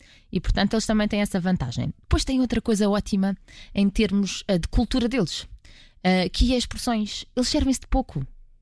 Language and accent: Portuguese; Portugal; somos portugueses, gostamos de pepino